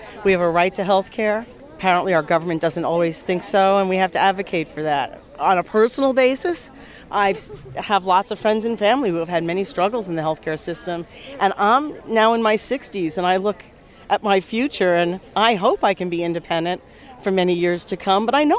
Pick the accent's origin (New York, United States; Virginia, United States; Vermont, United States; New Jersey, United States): New York, United States; I am from the Hudson Valley. I live in Ulster County, just outside of Kingston, New York.